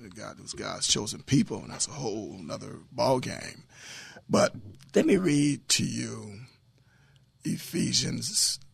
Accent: Louisiana, United States; moved away; You mean my school that I attended when I came from Louisiana and went to 74th Street School, then to Horace Mann?

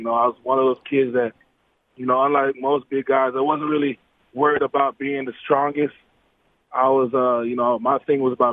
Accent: Ottawa, Ontario, Canada; even though I lived in Ottawa, Ontario, for most of my life, you know, my parents were born and raised in Jamaica. So I really, you know, I consider as myself, you know, Canadian kid living in the Jamaican household.

